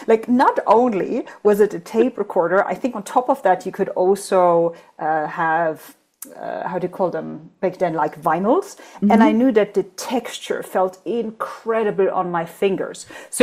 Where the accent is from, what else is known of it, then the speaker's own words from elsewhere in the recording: Germany; my parents are from Poland and they went to Germany. I was created in Germany. I grew up in Germany.